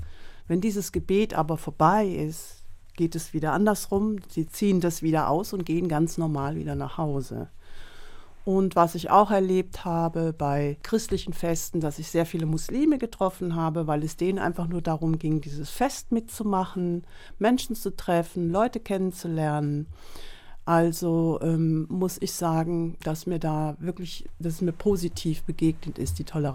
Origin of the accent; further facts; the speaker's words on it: Albania; Ich kann mich dazu entscheiden, was ich glaube, wie ich glaube, und habe die Möglichkeit, als Albaner wieder zu einer Gruppe zu gehören, ohne dass ich verfolgt werde.